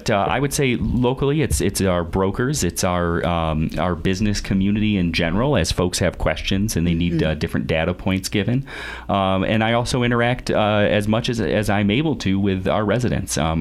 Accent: Toledo, Ohio, United States; I'm from Toledo, Ohio.

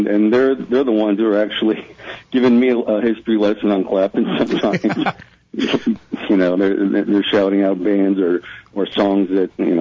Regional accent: Miami, Florida, United States; Myself, I'm from Florida, Miami.

